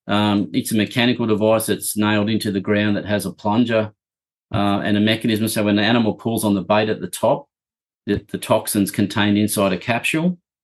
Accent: Victoria, Australia; I grew up near Ballarat

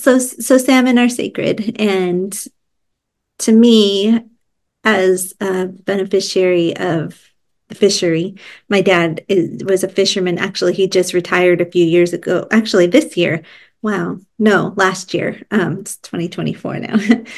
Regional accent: Washington, United States; Yeah, so I grew up on the Lummi Reservation

